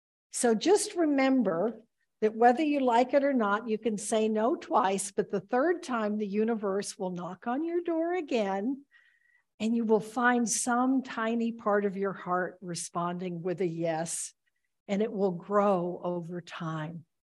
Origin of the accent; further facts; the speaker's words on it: Texas, United States; I'm from Texas, where these fundamentalist ministers told everybody that God was scary and awful and judging you